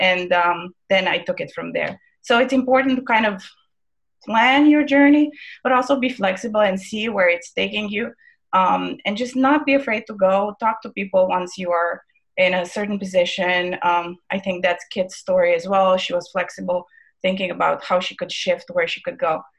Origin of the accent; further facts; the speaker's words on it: Romania; English is a second language; moved away as an adult; also born or lived in Canada; Basically, I am born and raised in Romania, in Eastern Europe, and I went for my undergrad to Canada.